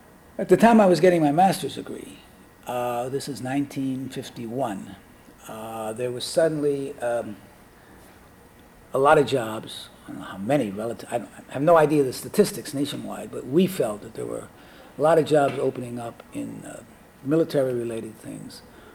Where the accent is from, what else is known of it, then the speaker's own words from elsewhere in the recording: Chicago, Illinois, United States; born there; Well, I was born in Chicago, Illinois, a long time ago. I'm 76 years old.